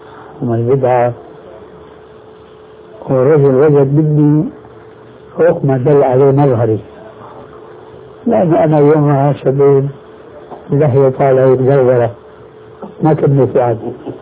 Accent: Syria; المدارس القديمة عندنا في الشام عبارة عن طابقين في باحة صناعية واسعة فيها بحيرة.

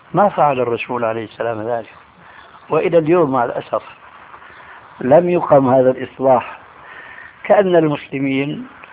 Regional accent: Levant, Syria; نضربها كما يقولون عندنا في الشام اللاوية

